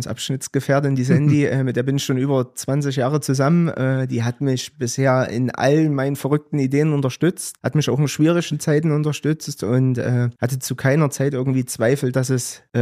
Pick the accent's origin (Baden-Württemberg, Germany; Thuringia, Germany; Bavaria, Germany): Thuringia, Germany; Gera; Ich bin gelernter Maurer, bin gebürtiger Gerer, 79er Baujahr